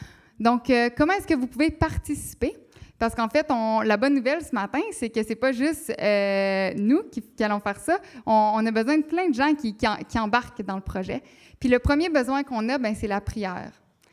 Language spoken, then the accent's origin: French; Canada; now in Senegal; Bon, nous, on vient du Canada